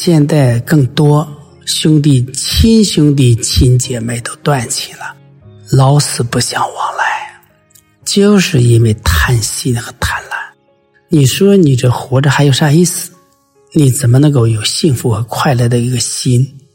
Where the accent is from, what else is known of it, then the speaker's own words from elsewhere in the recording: China; 你看看我们中国人，中国的企业，不管大企业小企业，有一个很大的毛病